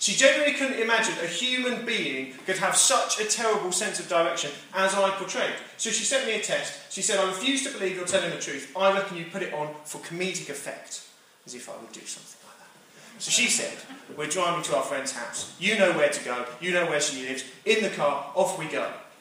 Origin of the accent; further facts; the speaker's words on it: United Kingdom; We're really bad at this as British people